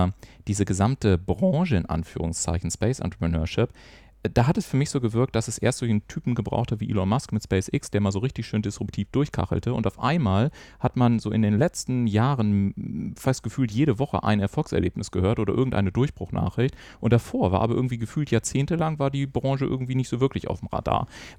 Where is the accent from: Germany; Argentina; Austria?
Germany; Bavaria; born there; Ich bin ja gebürtiger Oberbayer, auch wenn man es mittlerweile nicht mehr hört.